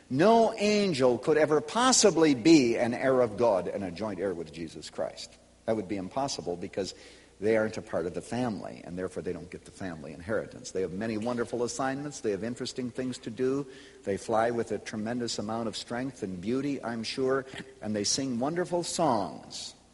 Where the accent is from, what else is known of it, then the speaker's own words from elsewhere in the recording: Chicago, Illinois, United States; I'm not making this up just because I come from Chicago.